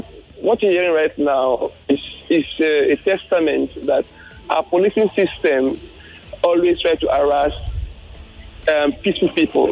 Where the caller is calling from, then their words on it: Kirikiri, Lagos, Nigeria; I'm calling you from Kirikiri right now.